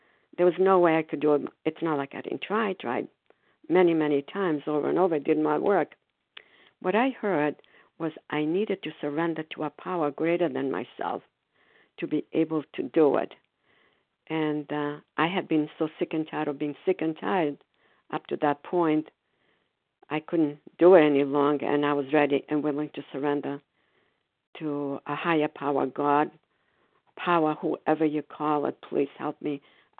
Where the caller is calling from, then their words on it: Foxborough, Massachusetts, United States; grateful, recovered, compulsive overeater, and I'm calling from Foxborough, Massachusetts.